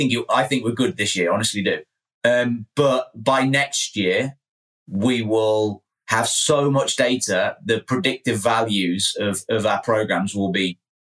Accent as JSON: {"language": "English", "region": "England", "country": "United Kingdom", "said": "Remember, I'm English, so you have to be kind."}